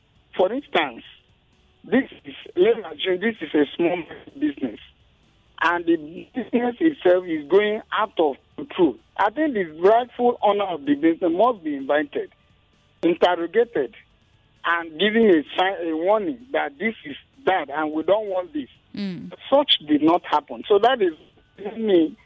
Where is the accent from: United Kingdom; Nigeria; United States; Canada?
Nigeria; We are in Nigeria. Mm-hmm. We are all Nigerian.